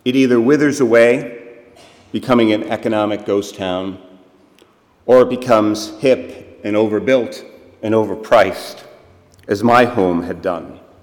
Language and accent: English; Nantucket, Massachusetts, United States; also born or lived in Boston; I grew up on Nantucket Island, which is true, but as a young boy, I lived in suburban Boston.